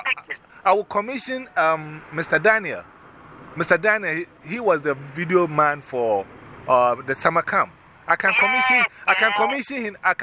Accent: Ghana; We are all from Ghana. We, on stage, we are from Ghana. And we want you to know our country.

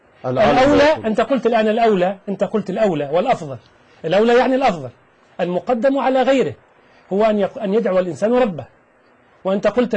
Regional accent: Tunisia; نحن في تونس، لحظه حتى يكون الناس على بينه

